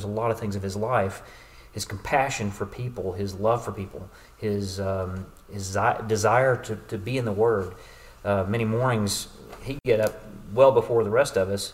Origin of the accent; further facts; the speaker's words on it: Alabama, United States; Also, I grew up in the Shoals area kind of area. So that's kind of near the belt buckle of the Bible Belt.